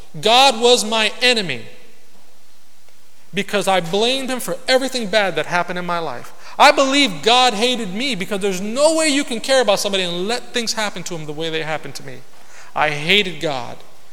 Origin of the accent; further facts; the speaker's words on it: Brooklyn, New York, United States; born there; I was born in Brooklyn.